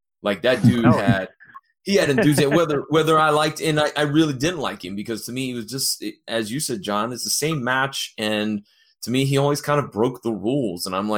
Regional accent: Midwest, United States; because that wasn't quite the case of me growing up in the Midwest.

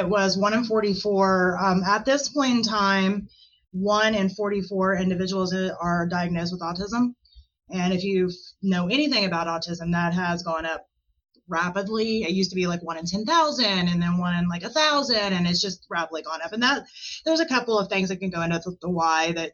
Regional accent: United States; living in the U.S., speaking English as my native language

